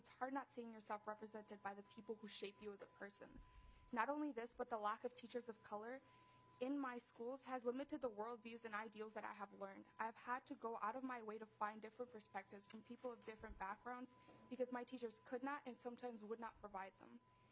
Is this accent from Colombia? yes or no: yes; Colombia; English is a second language; now in Minnesota, United States; I came from Colombia where all my teachers knew me and they all looked like me. However, when I came here and I moved to Minnesota